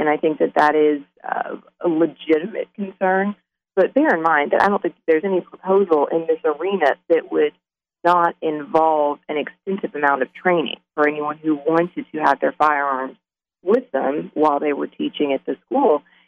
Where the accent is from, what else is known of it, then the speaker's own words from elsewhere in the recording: Texas, United States; And, you know, I am from Texas.